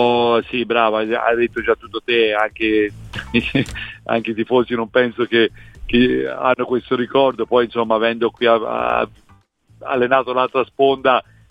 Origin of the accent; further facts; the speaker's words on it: Monsummano Terme, Tuscany, Italy; now in Milan, Italy; sono residente a Milano, sono nato a Montecatini, ma come voi sapete io sono di Monsummano Terzo.